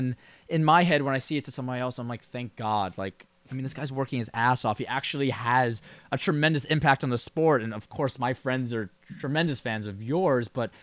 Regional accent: New York, United States; And you know, just being a New Yorker.

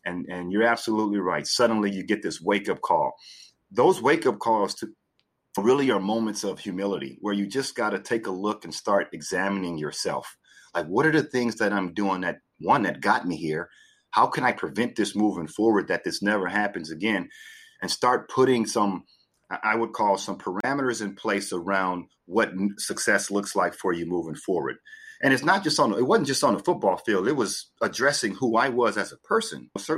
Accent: Texas, United States; So funny, in the early 90s, as growing up in Texas, the Houston Rockets were a big favorite team of mine.

